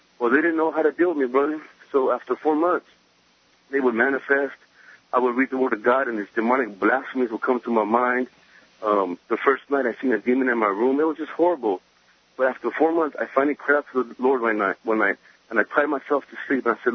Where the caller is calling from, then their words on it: Livingston, California, United States; I'm calling from Livingston, California.